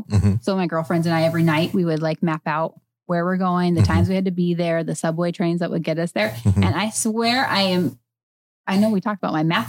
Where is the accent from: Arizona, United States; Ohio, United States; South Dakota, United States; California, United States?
Arizona, United States; I'm from Arizona. I don't know any of this stuff.